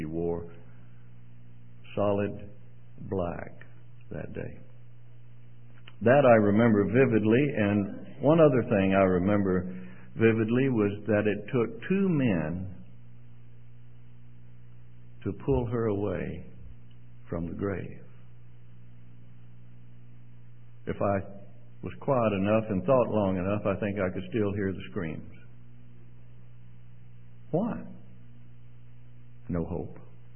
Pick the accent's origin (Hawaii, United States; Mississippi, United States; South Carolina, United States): Mississippi, United States; I was born and raised in Mississippi, so the accent is not going to be Canadian.